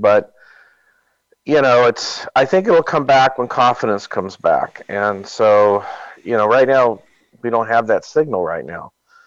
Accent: Berkeley, California, United States; I'm from Berkeley, and just, you know, Berkeley banned natural gas.

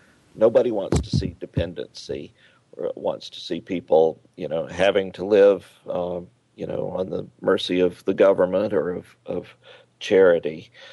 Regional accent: Georgia, United States; I remember I grew up outside Atlanta, and I remember Bobby, who stood outside the little barbecue joint and shoe store

